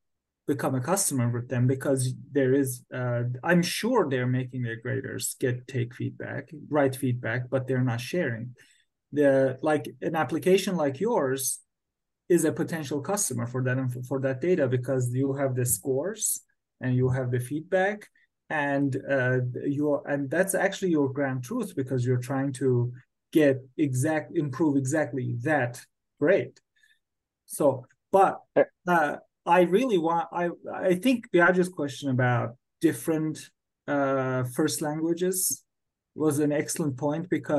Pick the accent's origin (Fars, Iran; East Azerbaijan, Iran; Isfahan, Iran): East Azerbaijan, Iran; Tabriz; Even inside Iran, we have multiple languages. My common mistakes were different from my, I'm from Tabriz, I speak Turkish.